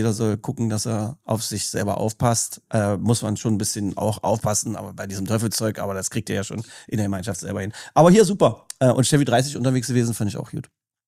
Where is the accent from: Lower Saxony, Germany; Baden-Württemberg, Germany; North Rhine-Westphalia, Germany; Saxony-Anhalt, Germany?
Saxony-Anhalt, Germany; Magdeburg; ich komme aus Magdeburg-Sudenburg, da redet man so.